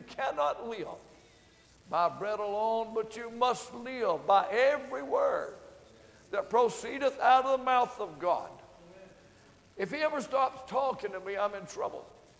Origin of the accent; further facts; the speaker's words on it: the South, United States; Have y'all guessed I'm from the South? We preach differently a little bit